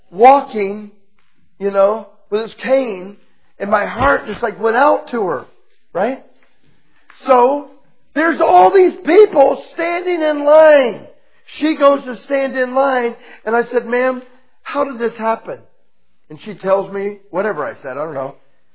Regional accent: United States; they won't hurt me because I'm an American

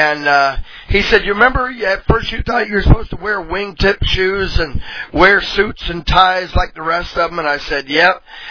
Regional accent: the South, United States; I'm from the South, and everybody, you know, so many people through the years have thought I was Southern Baptist.

